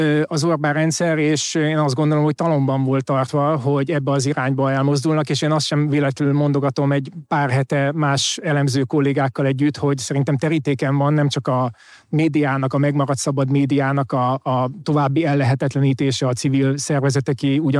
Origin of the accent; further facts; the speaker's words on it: Budapest, Hungary; mint nagyvárosi ballib, vagy nem tudom, ha bár én egy kelenföldi panelben nőttem föl